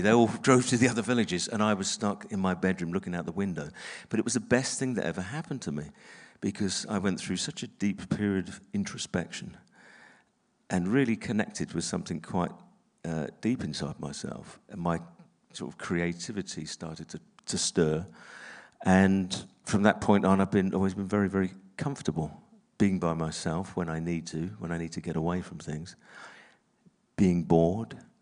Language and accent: English; London, United Kingdom; also born or lived in Suffolk; I was not unhappy growing up in East London